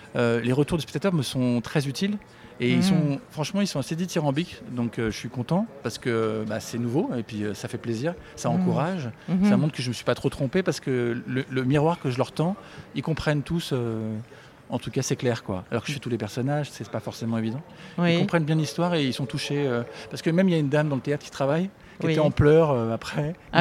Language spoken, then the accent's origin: French; Paris, Île-de-France, France; Moi, je suis parisien, donc enfin, je suis beaucoup à Paris, donc c'est pas pareil le climat.